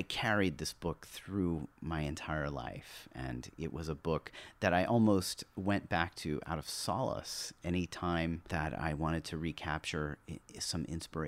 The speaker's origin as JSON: {"language": "English", "region": "Louisiana", "country": "United States", "tie": "born or raised there", "said": "Cliburn was one of the biggest influences of my life growing up in Louisiana."}